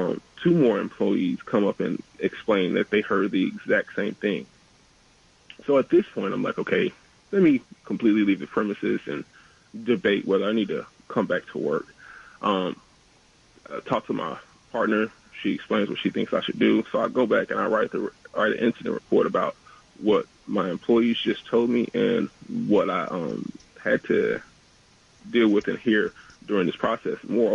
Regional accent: the South, United States; I'm from the South, so I've never actually been into a Trader Joe's before the one that I worked at.

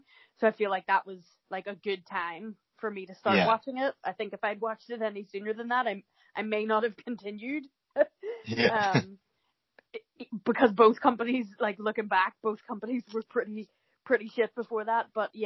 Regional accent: United States; moved away; See, I lived in America. I was born in America and lived there until 98. And then whenever we moved here, you couldn't get WCW.

